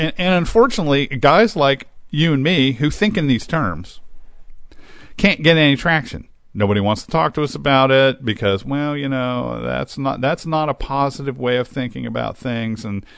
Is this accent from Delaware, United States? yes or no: yes; Newark, Delaware, United States; This thing was supposed to get filmed in my hometown and where I live, which is Newark.